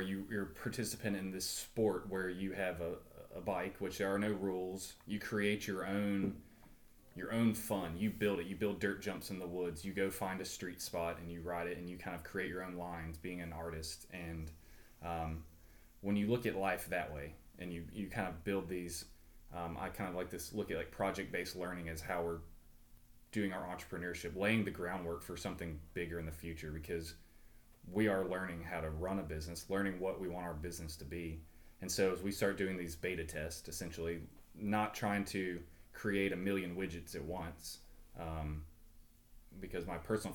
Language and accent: English; Birmingham, Alabama, United States; we're from Birmingham. So we have a great affinity for this city, coming down here since we were little kids